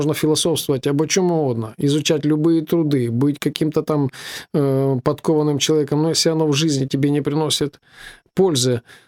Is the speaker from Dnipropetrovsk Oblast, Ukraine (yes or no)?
no; Sloviansk, Donetsk Oblast, Ukraine; мне 46 лет. Вот я родился в Славянске, вот, и учился, и рос здесь же.